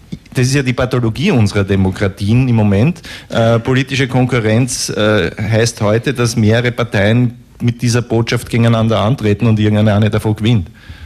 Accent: Austria; Ich bin ein Österreicher und beobachte das aus der Ferne

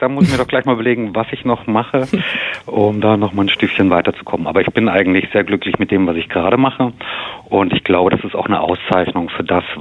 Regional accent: Bavaria, Germany; also born or lived in Italy; Na, ich bin ja in Italien und in Bayern aufgewachsen

